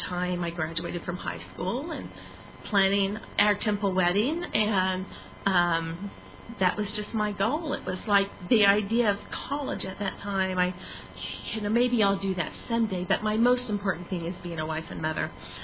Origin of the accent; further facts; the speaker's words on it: Oklahoma, United States; also born or lived in Arkansas; And so so finally, I guess, they escaped Arkansas, and then I grew up in Oklahoma after that.